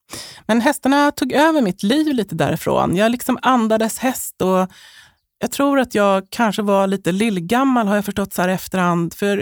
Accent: Delsbo, Gävleborg County, Sweden; also born or lived in Stockholm; Vid den här tidpunkten hade vi flyttat från Stockholm, där jag är född, till Hälsingland i en liten ort som heter Delsbo.

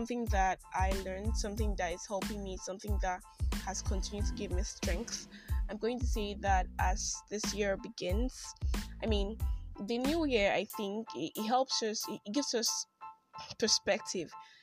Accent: Nigeria; I'm that Nigerian Christian

